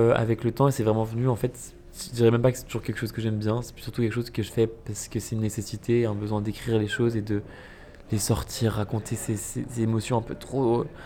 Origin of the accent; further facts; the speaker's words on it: Lyon, Auvergne-Rhône-Alpes, France; Moi, je suis originaire de Lyon. Je vivais à Paris